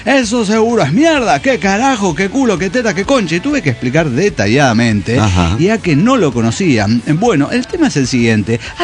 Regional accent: Mexico City, Mexico; Soy el demonio de Ciudad de México.

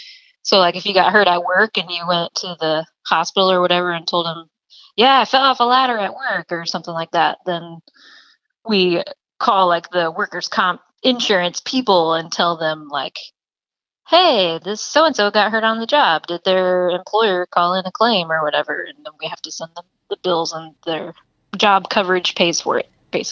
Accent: Nebraska, United States; Because I'm from Nebraska.

